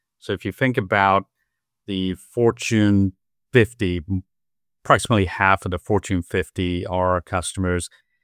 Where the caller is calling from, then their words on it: Baltimore, Maryland, United States; I am joining you from Baltimore, Maryland.